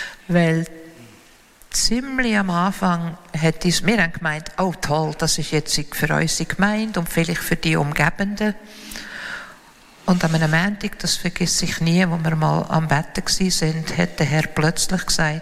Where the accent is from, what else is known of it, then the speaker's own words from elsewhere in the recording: Switzerland; Wir als Schweizer, gut bürgerlich, haben mit dem immer noch ein bisschen Mühe.